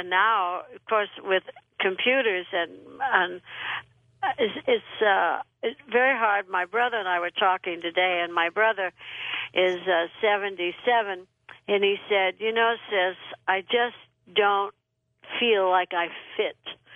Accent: Burbank, California, United States; also born or lived in Texas; I didn't leave Texas at 16. I left at 7. And I was raised in Burbank, California.

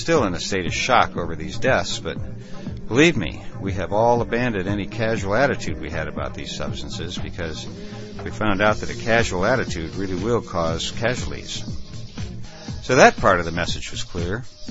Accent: Ireland; Back in the 80s, before I first discovered MDMA, I was an Irish Catholic Republican lawyer. Today I'm still Irish, but no longer do I believe any of that bullshit I believed back then.

